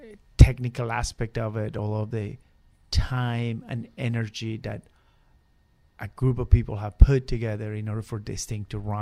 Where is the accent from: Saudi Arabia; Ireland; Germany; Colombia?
Colombia; moved away as an adult; now in Los Angeles, United States; I'm originally from Colombia, but I moved to Los Angeles 30 years ago.